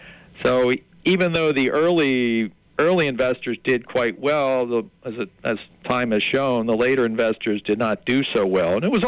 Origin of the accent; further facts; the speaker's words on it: Maryland, United States; Well, I'm from Maryland